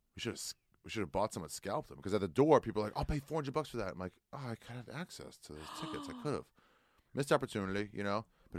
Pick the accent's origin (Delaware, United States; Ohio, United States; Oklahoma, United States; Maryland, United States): Maryland, United States; "Hey, you're from you're from the East Coast." I was like, "Yeah, I grew up in Maryland."